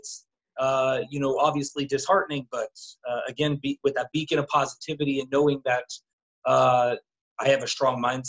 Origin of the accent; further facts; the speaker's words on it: Colorado, United States; now in Orlando, United States; I'm from Colorado originally. Now I live in Orlando, Florida.